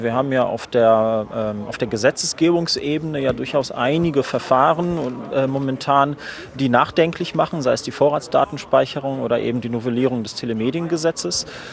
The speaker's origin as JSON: {"language": "German", "town": "Neuss", "region": "North Rhine-Westphalia", "country": "Germany", "said": "Ich komme aus Neuss, das ist quasi sowas wie der Parkplatz von Düsseldorf."}